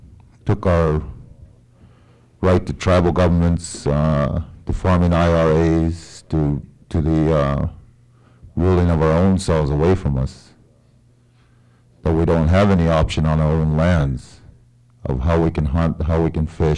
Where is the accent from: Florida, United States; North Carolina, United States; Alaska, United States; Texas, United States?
Alaska, United States; Copper Center; also born or lived in Chipna; I was born in Chipna, raised in Copper Center until I was 10 years old, at which time I became displaced. I'm one of the displaced natives she was talking about.